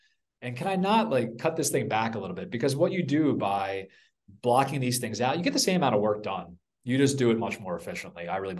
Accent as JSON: {"language": "English", "region": "East Coast", "country": "United States", "tie": "born or raised there", "said": "It's just part of my nature and also part of why I grew up on the East Coast of the US."}